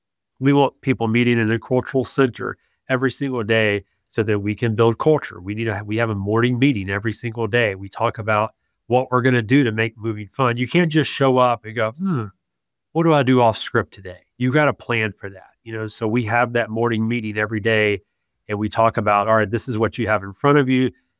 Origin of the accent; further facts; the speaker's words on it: Georgia, United States; So I am from Southern Georgia, and that may not resonate with you, but people from Southern Georgia are the most conservative people that you'll ever meet.